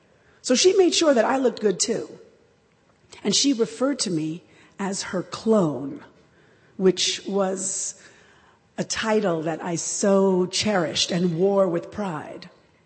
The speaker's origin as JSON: {"language": "English", "town": "New York City", "region": "New York", "country": "United States", "tie": "born or raised there", "said": "Growing up in New York City, in the 1960s and 70s, Upper West Side, the liberal mecca of Manhattan, my parents would organize meetings and throw parties that would go on way past my bedtime."}